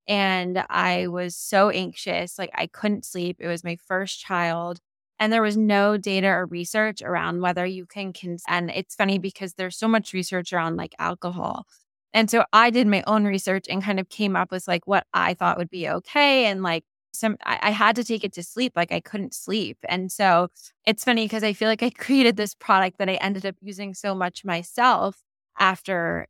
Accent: California, United States; And I'm from California. So for me, cannabis has been like, quote unquote, legal my entire life

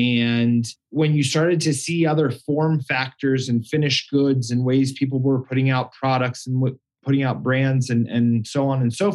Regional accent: Colorado, United States; just sort of going to college in Boulder and growing up in Colorado, it has been around and prevalent.

